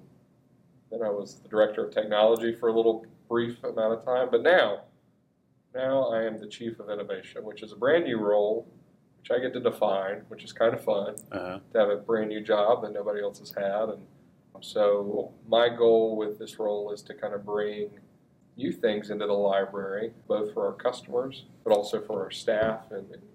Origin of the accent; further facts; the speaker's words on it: Statesville, North Carolina, United States; born there; But I'm a North Carolinian for life. I was born in Statesville up in Iredell County.